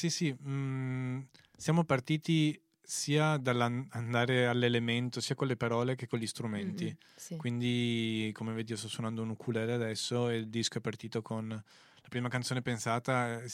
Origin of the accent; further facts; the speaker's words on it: Venice, Veneto, Italy; Beh, sono veneziano, guido coi piedi.